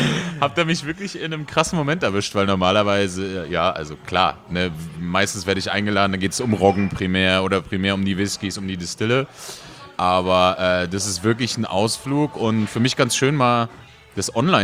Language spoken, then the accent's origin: German; Berlin, Germany; born there; now in Cologne, Germany; Bin gebürtiger Berliner, jetzt seit 10 Jahren Wahlkölner.